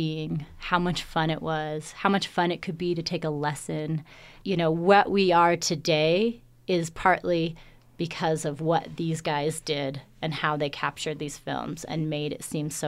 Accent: West Coast, United States; now in Colorado, United States; I mean, I'm from the West Coast.

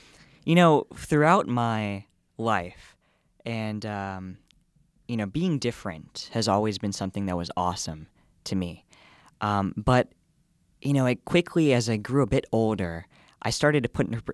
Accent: West Des Moines, Iowa, United States; I think I never actually viewed myself as being different growing up in the West Des Moines school district

